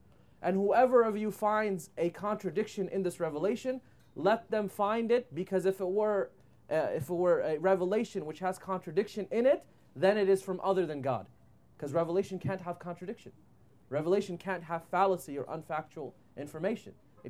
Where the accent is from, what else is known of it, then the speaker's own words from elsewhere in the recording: United States; now in Medina, Saudi Arabia; And I've lived there for the past 10 years. I grew up in the United States.